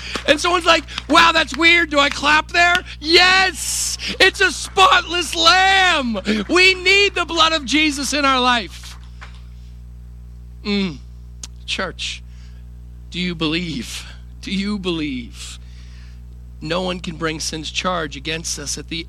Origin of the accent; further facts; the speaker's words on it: Richmond, Virginia, United States; Oh, man, I'm from Richmond, Virginia. Some of the Southern never comes out. It's always there, right?